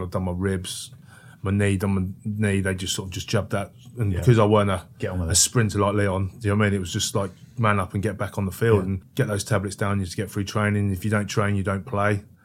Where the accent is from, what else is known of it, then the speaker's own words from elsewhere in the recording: Northampton, East Midlands, United Kingdom; moved away as an adult; Northampton was my hometown, you know, the rugby club, but I just thought it totally changed.